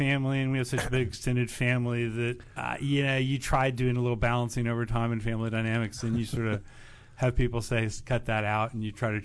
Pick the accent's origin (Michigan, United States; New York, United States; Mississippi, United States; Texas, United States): Texas, United States; Dallas; I grew up in Dallas, Texas.